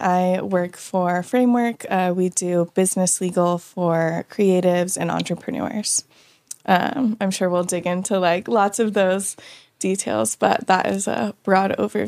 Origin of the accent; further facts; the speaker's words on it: Tulsa, Oklahoma, United States; I am from Tulsa. So born and raised, moved around a little bit, but ultimately came back. So grew up here, went to Broken Arrow.